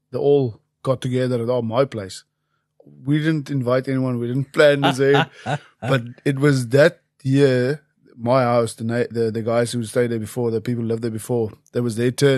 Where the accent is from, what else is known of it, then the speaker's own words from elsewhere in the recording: Ireland; I actually commentate there as well, so they use me as the Irish side. So I have to chat you afterwards just to get a bit of my accent back.